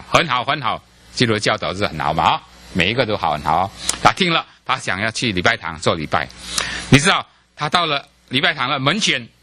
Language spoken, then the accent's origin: Chinese; China; 我们中国人就讲嘛，哈，有慈父就什么，有妻子，啊，就这样的意思。